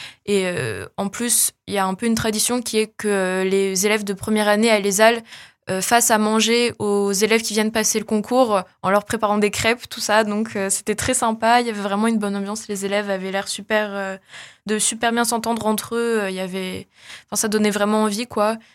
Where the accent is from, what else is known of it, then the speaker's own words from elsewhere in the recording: Paris, Île-de-France, France; Alors, moi, je viens de Paris, à la base. J'ai 21 ans, bientôt 22.